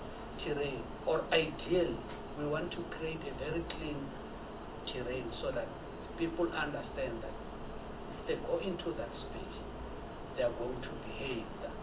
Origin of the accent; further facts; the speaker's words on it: South Africa; We are a South African, we are South Africa